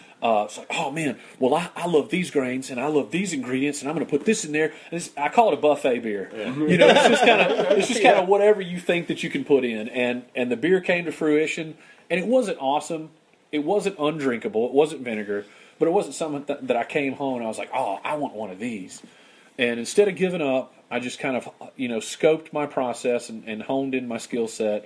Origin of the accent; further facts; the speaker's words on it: Amory, Mississippi, United States; also born or lived in Greenwood; I was born in Greenwood, Mississippi. I've lived in Amory, Mississippi most of my life.